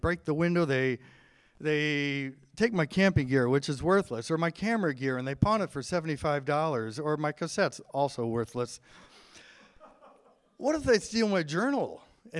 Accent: Viroqua, Wisconsin, United States; I drive a used car. I live in an old farmhouse. I come from Viroqua. I'm not rich.

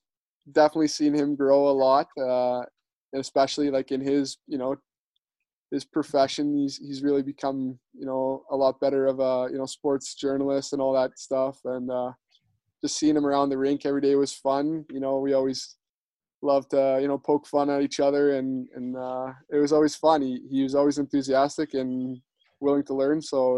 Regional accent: Winnipeg, Manitoba, Canada; I guess I grew up in Winnipeg.

